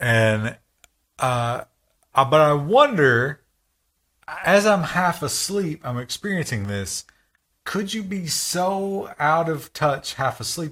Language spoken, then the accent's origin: English; United States; Now, as an American, I will convert that into feet.